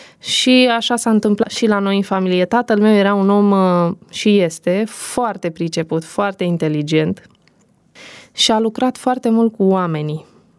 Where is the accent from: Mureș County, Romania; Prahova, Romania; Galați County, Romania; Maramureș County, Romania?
Prahova, Romania; Cocorăștii Colț; La Cocorăștii Colț. Cocorăștii Colț, acolo a îngăduit Dumnezeu să deschid și eu ochii pe lume.